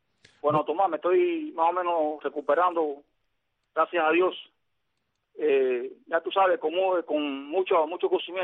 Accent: Cuba; nosotros somos los cubanos y somos los que estamos en Cuba

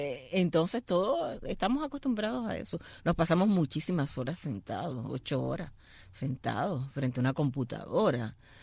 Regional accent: Cuba; Te lo estoy diciendo como mujer cubana.

